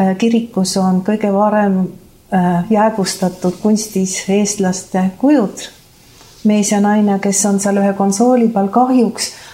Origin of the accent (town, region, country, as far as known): Saare County, Estonia; born or raised there